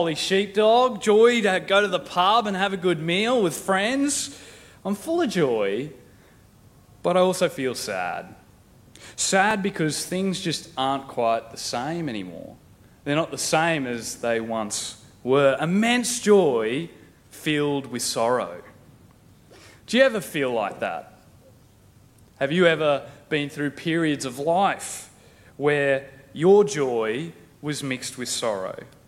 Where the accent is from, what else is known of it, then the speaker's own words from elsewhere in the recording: Dirranbandi, Queensland, Australia; And for me, growing up in Dirranbandi was a real joy. But these days, whenever I go home, I'm always filled with this weird sort of feeling.